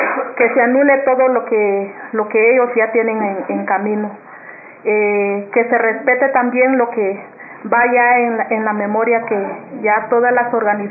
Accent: Huehuetenango, Guatemala; Vengo en representación de Red Maya Nahuacatán. Soy maya aguacateca.

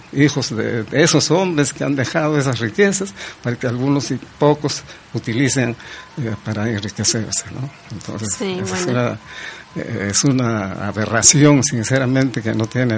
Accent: Huaraz, Ancash, Peru; yo soy de Huaraz, en Huaraz había dos farmacias

